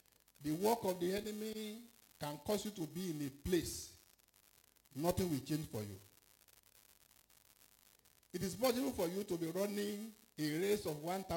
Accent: Nigeria; because I know that all of us, we came from Nigeria.

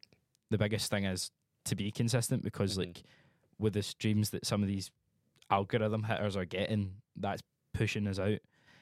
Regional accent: Glasgow, Scotland, United Kingdom; We are four guys from Glasgow.

